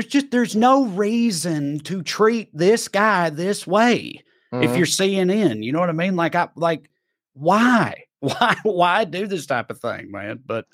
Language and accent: English; Tennessee, United States; in my home state of Tennessee